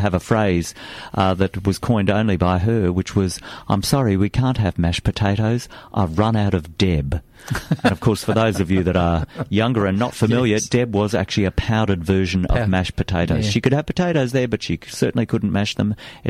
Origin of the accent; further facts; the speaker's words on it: Australia; don't worry, I'm an Australian.